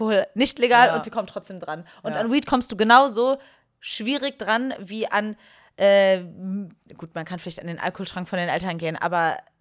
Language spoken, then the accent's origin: German; Rhineland, Germany; ich komme ja aus dem Rheinland, ne